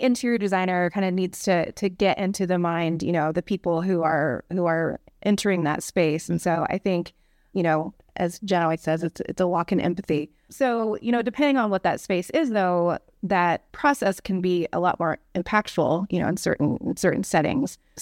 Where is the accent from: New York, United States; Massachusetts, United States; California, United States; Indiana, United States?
Indiana, United States; Evansville; So I went to IU, and then once I graduated IU, I went back to Evansville, which is my hometown.